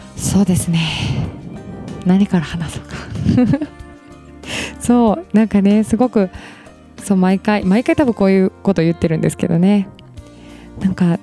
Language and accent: Japanese; Hamamatsu, Shizuoka, Japan; 地元浜松のなんか映画祭コンペ用のなんかね30分ほどの作品をまあ作ってる方がいて